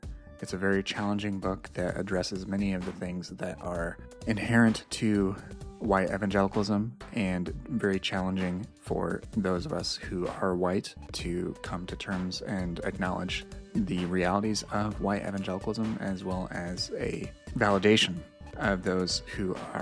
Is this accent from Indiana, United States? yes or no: yes; Indiana, United States; So I grew up in Indiana